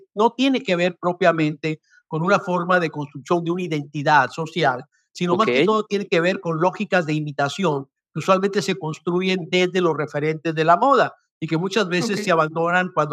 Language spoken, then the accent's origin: Spanish; Tecate, Baja California, Mexico; yo crecí con los Levi's, con la camisa de mezclilla, con sombrero y con botas, porque en mi pueblo Tecate hay muchos ranchos y vamos a montar. Hay una cultura vaquera muy fuerte en el norte.